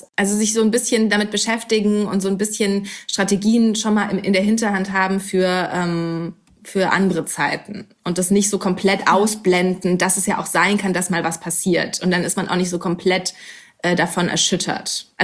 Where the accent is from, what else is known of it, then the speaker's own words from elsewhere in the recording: Bavaria, Germany; Mit meiner Kindheit in Bayern